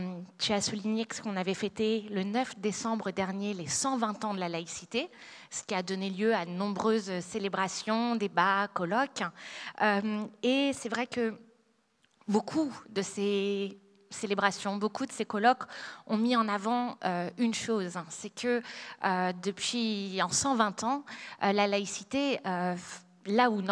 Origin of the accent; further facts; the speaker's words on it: Paris, Île-de-France, France; Alors, je viens de Paris, alors autant vous dire, je suis très heureuse d'aller dans le sud